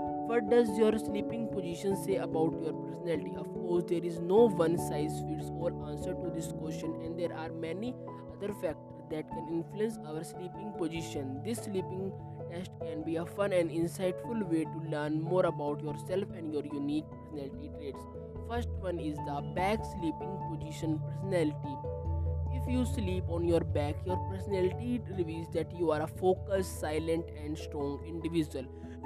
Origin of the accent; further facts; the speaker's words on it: India; English is a second language; By the way … I am from India.